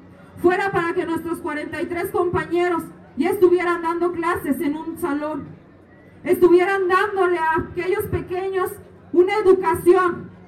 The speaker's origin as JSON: {"language": "Spanish", "country": "Mexico", "said": "Da vergüenza decir que somos mexicanos, que mi persona es mexicana"}